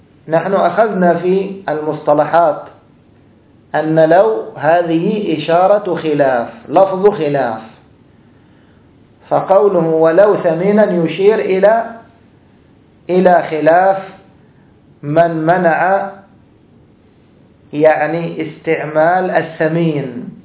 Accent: Egypt; هذا عندنا في مصر، أبوها يكلف عليها ما يقرب الآن من 100,000، طبعا 100,000 عندنا كثير جدا

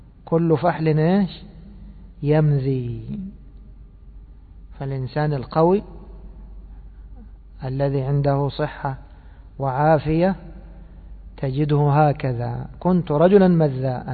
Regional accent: Egypt; وهذا مشهور عندنا في مصر، يكنون الولد بإيش؟ بأبيه.

